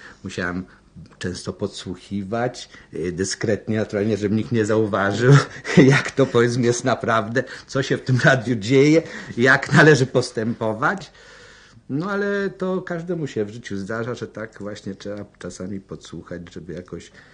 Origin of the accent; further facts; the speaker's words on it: Łódź, Łódź Voivodeship, Poland; znaczy ja wiedział o tym, że jestem łodzianinem